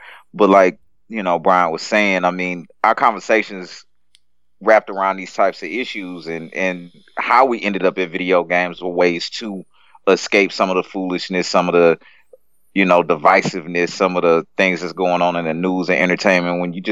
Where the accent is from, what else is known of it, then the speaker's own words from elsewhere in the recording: Louisiana, United States; now in Texas, United States; I'm not from Texas. I live in Texas.